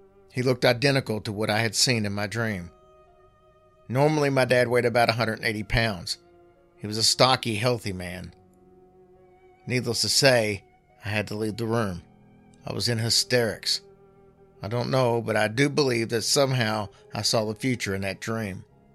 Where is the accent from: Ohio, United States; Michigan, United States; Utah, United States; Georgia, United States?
Georgia, United States; I grew up in Northwest Georgia and I visited the Chickamauga battlefields many times as it was just a 20-minute or so drive